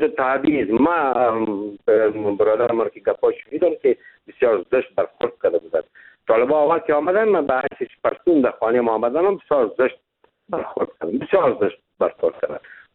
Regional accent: Afghanistan; خود ما تمام افغان هستیم

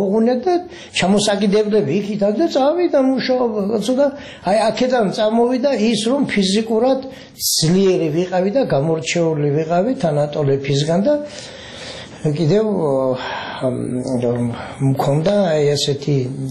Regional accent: Mukhurcha, Samegrelo-Zemo Svaneti, Georgia; დავიბადე სოფელ მუხურჩაში, მარტვილის რაიონი. ვიზდებოდი ჩვეულებრივად, როგორც ყველა ბავშვები იზრდება სოფელში

